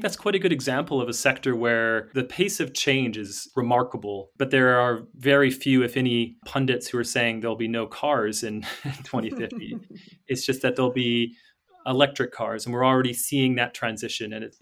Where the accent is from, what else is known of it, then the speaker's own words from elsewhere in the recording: Canada; moved away; So I'm from Canada, and I've lived here now for 9 years.